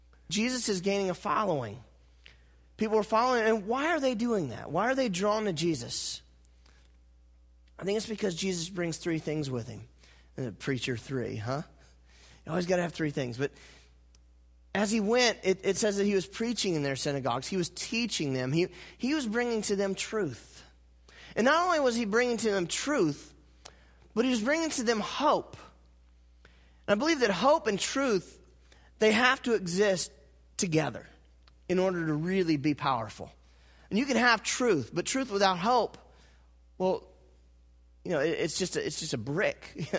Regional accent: North Carolina, United States; As you guys know, I grew up in North Carolina, and we would make a trip to the beach at least once a year, sometimes twice a year.

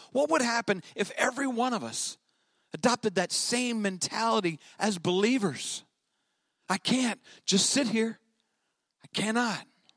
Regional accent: Maryland, United States; And immediately after I was born, I was placed into an orphanage in Western Maryland.

